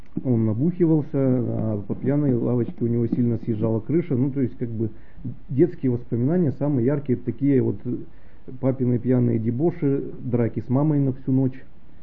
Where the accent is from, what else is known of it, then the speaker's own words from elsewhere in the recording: Tobolsk, Tyumen Oblast, Russia; Детство прошло в Тобольске. Это город с такими еще со времен Российской империи тюремно-каторжанскими традициями.